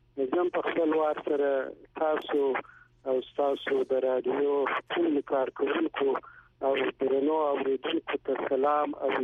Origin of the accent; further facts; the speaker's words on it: Kandahar, Afghanistan; زه د کندهار اوسیدونکی یم. په کندهار کې مې زوکړه شوې ده